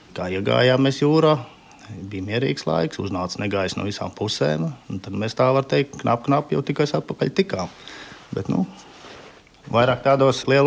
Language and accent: Latvian; Liepāja, Latvia; Nē, es esmu no Liepājas.